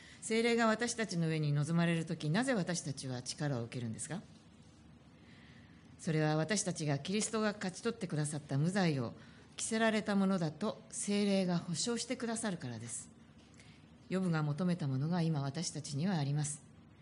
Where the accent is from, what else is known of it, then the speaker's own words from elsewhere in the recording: Kanagawa, Japan; 私は神奈川県出身なんですけれども、まあ鎌倉に割と近いところの出身なんですけれども